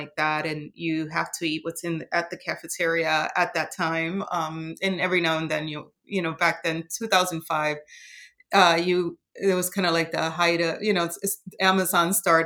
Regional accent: Puerto Rico; growing up in Puerto Rico

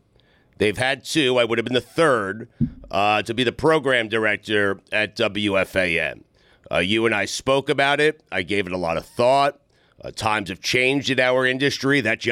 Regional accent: Long Island, New York, United States; growing up on Long Island in New York

